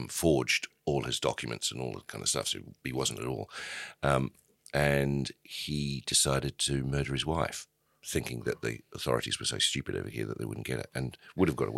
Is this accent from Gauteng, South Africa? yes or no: yes; Johannesburg, Gauteng, South Africa; But the problem is with that is I'm also from Joburg.